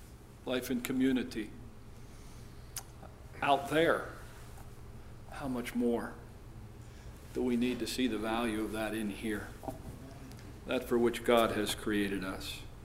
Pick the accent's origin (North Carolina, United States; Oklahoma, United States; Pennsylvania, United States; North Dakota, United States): Pennsylvania, United States; Emmaus; my hometown high school football team, Emmaus High School in Pennsylvania.